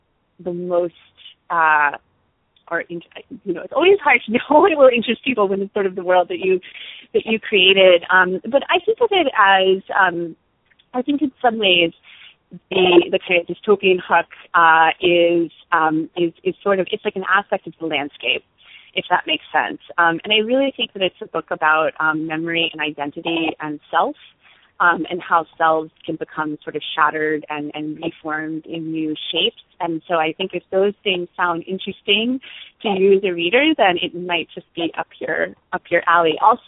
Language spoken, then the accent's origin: English; Florida, United States; I grew up in Central Florida, and my family has always been very supportive of me being a writer.